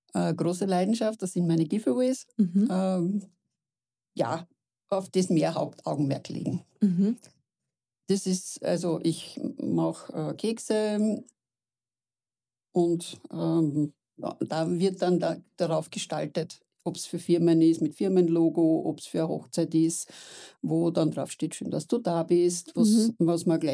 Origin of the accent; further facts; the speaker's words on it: Wiener Neustadt, Lower Austria, Austria; now in Payerbach, Austria; Ich bin in Wiener-Neustadt geboren und habe dort lange Zeit gewohnt.